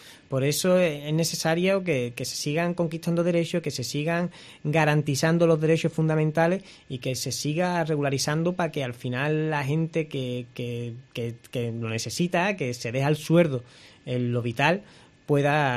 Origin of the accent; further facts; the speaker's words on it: Cádiz, Andalusia, Spain; yo soy de Segunda Aguada, mi madre vive allí, mis amigos son del Cerro del Moro, sé la realidad que se vive allí